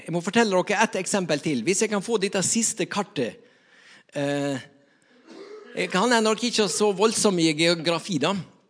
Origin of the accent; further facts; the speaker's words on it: Nordvestlandet, Norway; når jeg var sammen med våre venner hjemme på Nordvestlandet